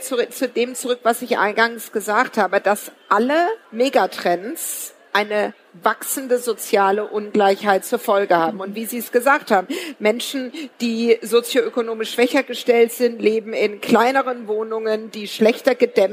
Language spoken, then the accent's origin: German; Southwest Germany, Germany; born there; Ich bin 1967 im Südwesten der Republik geboren.